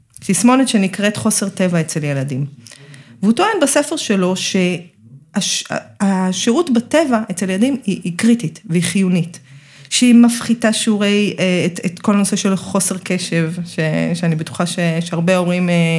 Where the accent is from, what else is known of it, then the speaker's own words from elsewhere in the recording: Petah Tikva, Central District, Israel; אני גדלתי בפתח תקווה, ובאמת, את רוב הילדות שלי עברתי בשדה תפוחי אדמה שהיה ליד הבית, וכמובן בפרדסים, הרי פתח תקווה הייתה ידועה, כן, מפורסמת בפרדסים